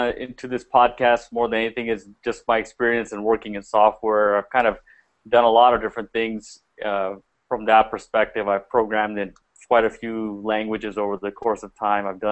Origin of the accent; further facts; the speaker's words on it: Pakistan; now in United States; I grew up in Pakistan for a little bit, and then I moved to the States after that. I've kind of been living in the U.S. ever since. We moved around a bit, kind of moved around from the East Coast to the South to the, you know, to the West